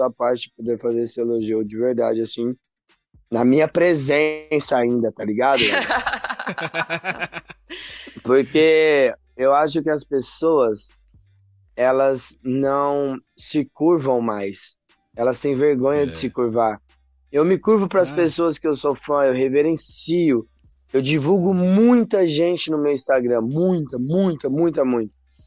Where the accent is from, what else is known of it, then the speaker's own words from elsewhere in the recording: Taboão da Serra, São Paulo, Brazil; Eu achava que Taboão da Serra era um bagulho e minha quebrada era o meu limite.